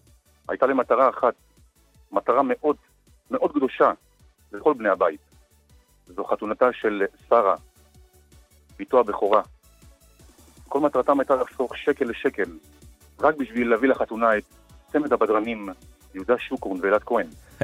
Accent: Jerusalem, Jerusalem District, Israel; אני מירושלים, עיר הקודש.

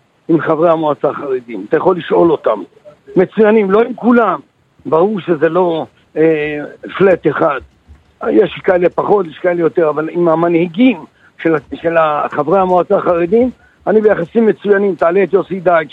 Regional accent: Jerusalem, Jerusalem District, Israel; אני יליד ירושלים. אני כל חיי גדלתי בירושלים.

